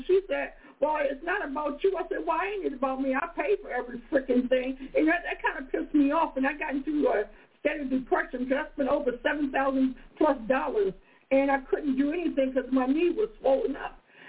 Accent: Baltimore, Maryland, United States; I ain't never had no gout. I'm from Baltimore. That's all we do is eat seafood.

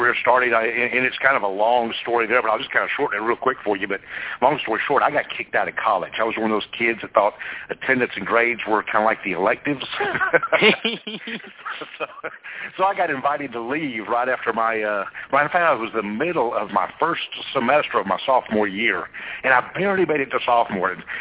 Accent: Fort Worth, Texas, United States; Well, I grew up in Fort Worth, and I wanted to go back home.

